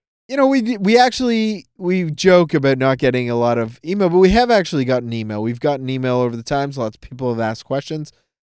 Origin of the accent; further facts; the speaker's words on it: Toronto, Ontario, Canada; No, we are from Toronto. That last T doesn't exist.